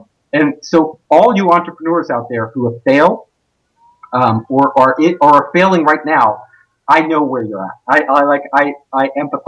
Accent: California, United States; Like I was raised in California. I grew up in California. This is my home.

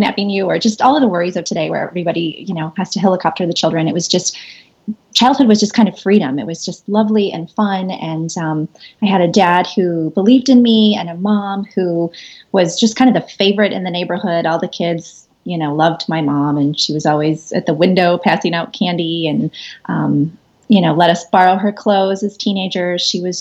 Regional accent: Midwest, United States; Well, I grew up in the Midwest, so it was a lovely childhood.

